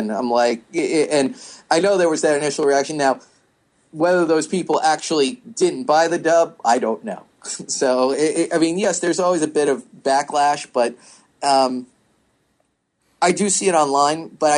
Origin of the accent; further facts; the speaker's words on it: New York, United States; well, I grew up in New York. I have family in New York.